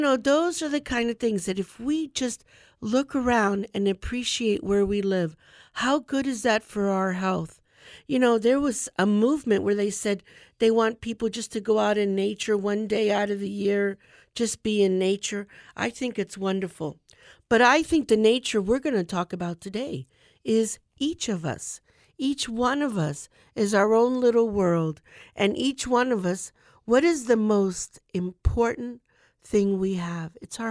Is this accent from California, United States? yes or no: no; Port Charlotte, Florida, United States; Because you know, we're here from Port Charlotte, Florida. I had to say that. Port Charlotte, Florida.